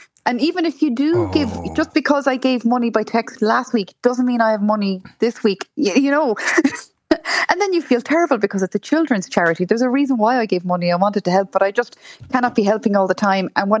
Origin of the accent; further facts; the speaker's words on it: Ireland; The worst thing you could do as an Irish person is being seen as miserly or tight.